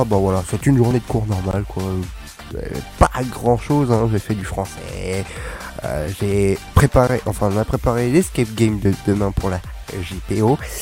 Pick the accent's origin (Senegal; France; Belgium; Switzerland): France; Paris, Île-de-France; Moi je connais, je suis parisien.